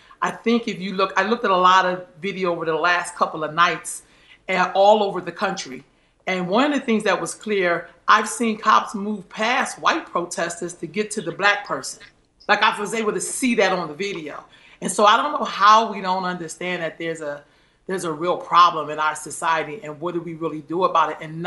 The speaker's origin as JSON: {"language": "English", "town": "St. Helena", "region": "South Carolina", "country": "United States", "said": "My parents are Black. We're from the Deep South. We're from South Carolina. We're from St. Helena."}